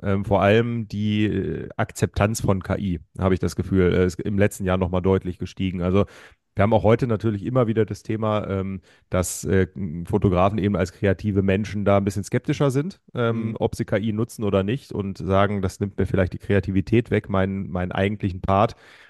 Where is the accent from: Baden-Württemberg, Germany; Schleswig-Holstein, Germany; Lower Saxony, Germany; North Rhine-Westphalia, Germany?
Lower Saxony, Germany; Göttingen; born there; now in Mainz, Germany; Ich war mal wieder da, ist auch meine Geburtsstadt, aber bin wohnhaft inzwischen in Mainz.